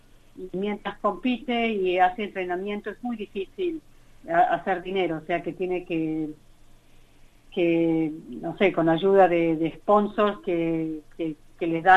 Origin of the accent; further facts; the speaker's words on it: Argentina; now in Australia; nosotros vinimos aquí en el 80, o sea que hace 38 años ya que vivimos acá.